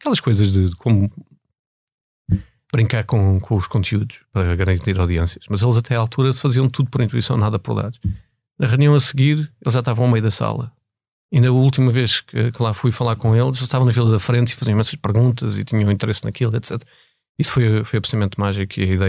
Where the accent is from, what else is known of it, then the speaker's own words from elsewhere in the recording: Portugal; moved away as an adult; eu fiz toda a minha vida em escolas públicas, incluindo a universidade, saí de Portugal relativamente novo